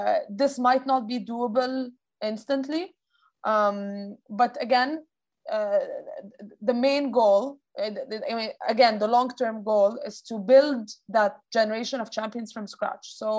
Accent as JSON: {"language": "English", "country": "Egypt", "tie": "born or raised there", "said": "You know, I grew up in Egypt."}